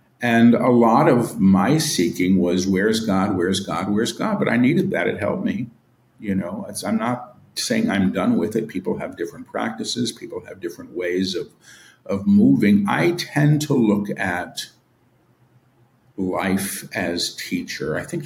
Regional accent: New York, United States; I'm a New Yorker. I never learned how to drive. I live in the freaking rainforest.

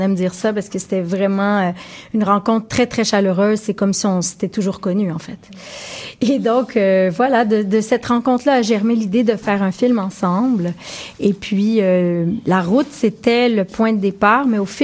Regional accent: Quebec, Canada; en tant que Canadienne, Québécoise

